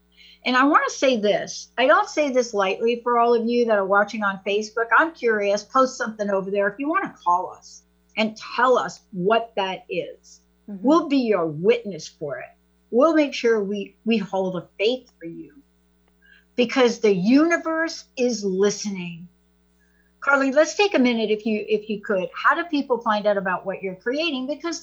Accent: East Coast, United States; now in Seattle, United States; Well, we live in Seattle. That's it. Yeah, of course, I'm from the East Coast, and you all know that.

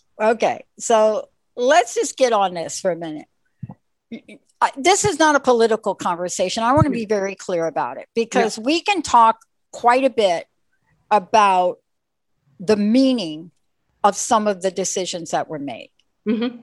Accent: New York, United States; I grew up in New York and I heard it.

